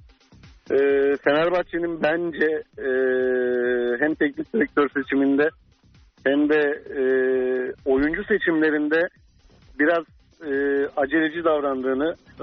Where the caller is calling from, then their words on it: İzmir, Turkey; ben İzmir'den.